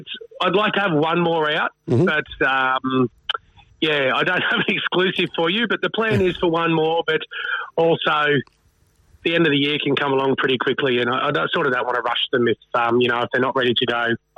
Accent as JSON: {"language": "English", "town": "Dubbo", "region": "New South Wales", "country": "Australia", "tie": "born there", "also_born_or_lived": "Brisbane", "said": "I'm a Dubbo. I was born in Dubbo, but hung around there for a few years, and then Mum and Dad moved and ended up in Brisbane."}